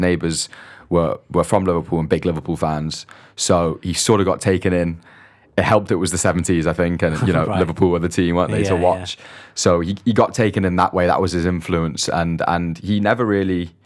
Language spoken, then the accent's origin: English; Dubai, United Arab Emirates; also born or lived in London, United Kingdom; I grew up mostly in Dubai. I was born in London, lived in London till I was about five, and then moved over to Dubai with my family.